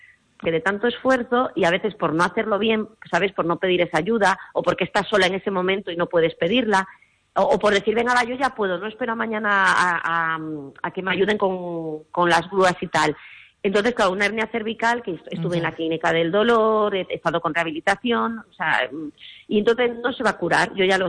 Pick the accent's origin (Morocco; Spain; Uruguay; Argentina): Spain; Galicia; en Galicia, digo, que tendría que ser mi tierra natal de referencia